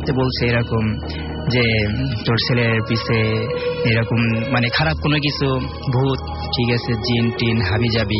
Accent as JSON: {"language": "Bangla", "town": "Sirajganj", "region": "Rajshahi Division", "country": "Bangladesh", "tie": "born or raised there", "lives_now": "Dhaka, Bangladesh", "said": "আমি আসছি মিরপুর 2 নম্বর থেকে, আমার হোম টাউন সিরাজগঞ্জ।"}